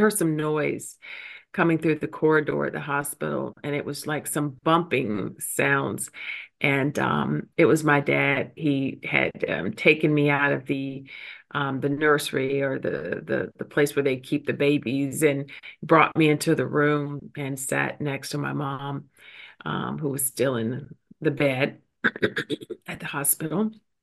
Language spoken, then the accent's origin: English; Atlanta, Georgia, United States; I grew up in Southwest Atlanta until the age of 18. Yeah, that's where I grew up.